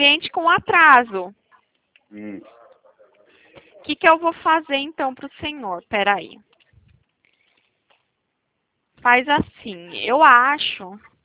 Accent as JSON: {"language": "Portuguese", "town": "Itu", "region": "São Paulo", "country": "Brazil", "said": "Eu sou daqui de Itu."}